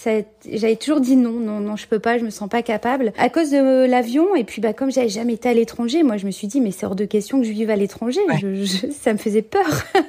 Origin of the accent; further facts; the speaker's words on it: France; moved away as an adult; now in Israel; Je suis mariée et en fait, on vient de France. On habitait, avant d'emménager ici en Israël, à Senlis, près de Paris.